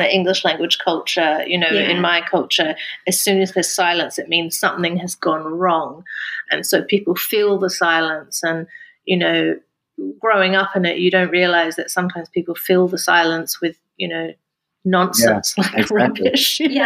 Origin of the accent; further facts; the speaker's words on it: Australia; now in Finland; Like, I come from Australia. I have no idea how to live in this climate